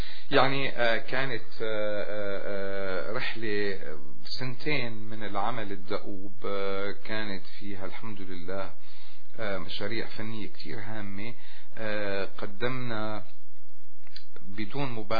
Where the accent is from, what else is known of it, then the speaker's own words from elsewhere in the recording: Damascus, Damascus Governorate, Syria; now in Montreal, Canada; لا انا سوري دمشقي الهوى جدا ويعني جنسيتي كندية لكن سوري